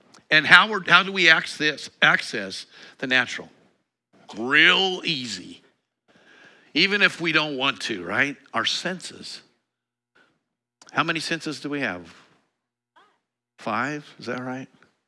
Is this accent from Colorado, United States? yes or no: yes; Colorado, United States; because I grew up in Eastern Colorado.